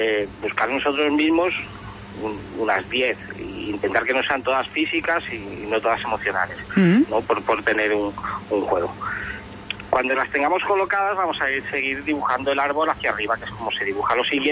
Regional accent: Badajoz, Extremadura, Spain; hacerlo allí en Badajoz, que es mi tierra y que la quiero mucho y que la tengo muy presente

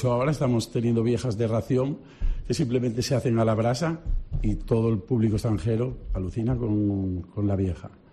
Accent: Asturias, Spain; yo vengo de Asturias, del Cantábrico

